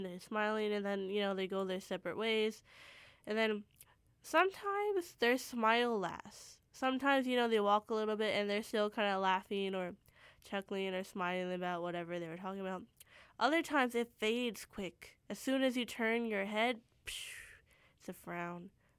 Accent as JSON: {"language": "English", "town": "Surrey", "region": "British Columbia", "country": "Canada", "lives_now": "Vancouver, Canada", "said": "Maybe it's a Vancouver thing. You learn that in Vancouver. I'm from Surrey originally, so maybe that's why."}